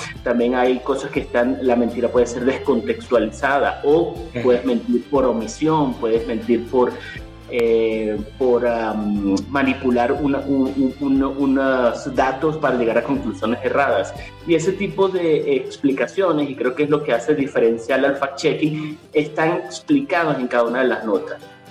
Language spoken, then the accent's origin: Spanish; Venezuela; para mí como venezolano, porque parece que da un círculo